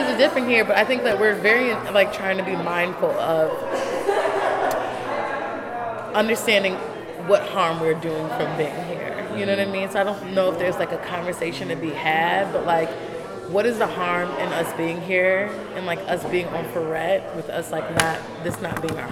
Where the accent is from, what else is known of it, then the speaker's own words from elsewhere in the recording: Chicago, Illinois, United States; Lizzie is black from Oakland, and I'm black from Chicago. So I think we're all from, like, very big cities and, like, understanding, like, what does it first mean to, like, live in the South?